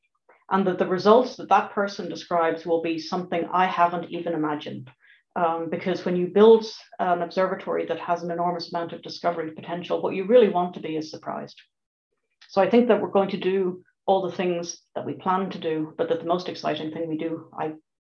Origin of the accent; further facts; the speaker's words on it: Dublin, Leinster, Ireland; So I'm from Dublin.